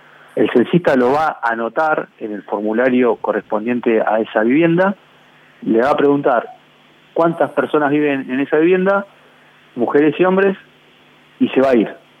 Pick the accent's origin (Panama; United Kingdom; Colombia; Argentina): Argentina; Mar del Plata, Buenos Aires Province; soy de Mar del Plata